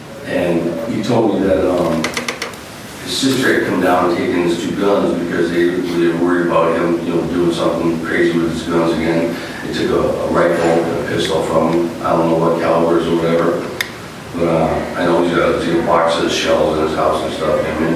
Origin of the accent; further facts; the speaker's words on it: Massachusetts, United States; but I got East Coast on my back of my arm because I'm from Massachusetts.